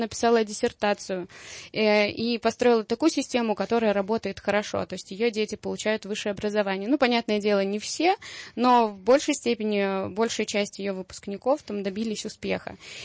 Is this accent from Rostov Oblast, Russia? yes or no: yes; Rostov-on-Don, Rostov Oblast, Russia; Я сама из Ростова-на-Дону.